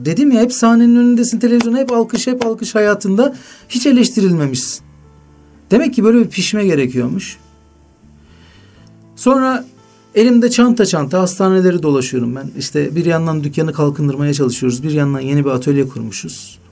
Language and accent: Turkish; İzmit, Kocaeli, Turkey; İzmit'te ben doğdum. Yani daha doğrusu Ispartalıyım aslen, Keçiborluluyum. Ve anne baba İzmit'e yerleşiyorlar. Ben orada doğdum.